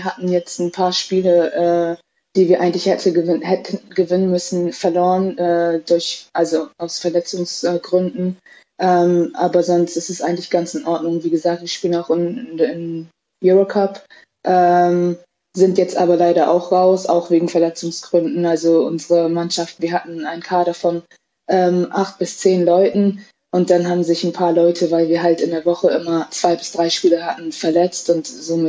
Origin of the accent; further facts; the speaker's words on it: Cuxhaven, Lower Saxony, Germany; born there; Ich bin in Cuxhaven geboren, habe auch dort angefangen zu spielen